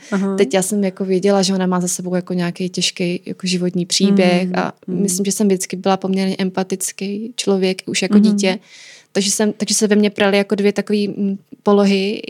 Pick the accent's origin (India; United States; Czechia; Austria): Czechia; South Moravian Region; my jsme z Jižní Moravy, tak to byl docela velký výlet